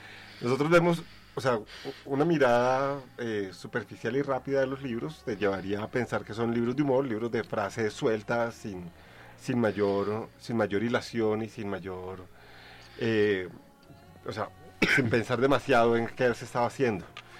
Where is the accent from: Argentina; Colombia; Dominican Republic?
Colombia; un análisis de la realidad de nosotros como colombianos culturalmente